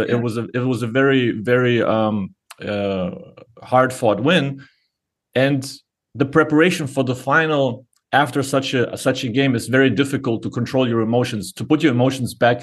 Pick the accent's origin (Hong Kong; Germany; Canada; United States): Germany; and I grew up in Germany in a soccer country